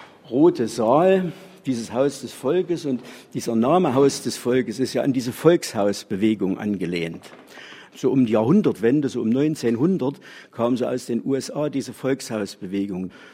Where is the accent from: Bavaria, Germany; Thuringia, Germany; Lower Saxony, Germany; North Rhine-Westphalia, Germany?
Thuringia, Germany; Probstzella; born there; ich bin gebürtiger Probstzeller.